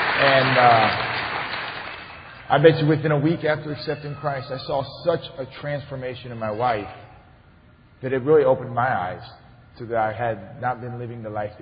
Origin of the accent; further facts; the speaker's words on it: Colorado, United States; now in Pittsburgh, United States; And I came from Colorado to Pittsburgh, where here it rains and snows all the time